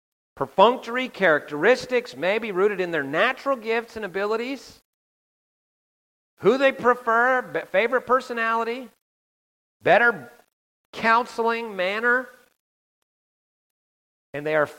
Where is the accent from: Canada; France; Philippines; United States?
Canada; I grew up in Canada, and we have a prime minister